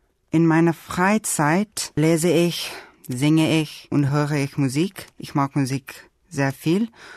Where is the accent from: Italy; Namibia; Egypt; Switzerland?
Namibia; Windhoek, Khomas; German is a second language; aus Namibia. Ich komme aus Windhoek. Ich bin am 23. Dezember 1992 geboren. Ich lerne Deutsch, weil ich denke, dass es eine interessante Sprache ist.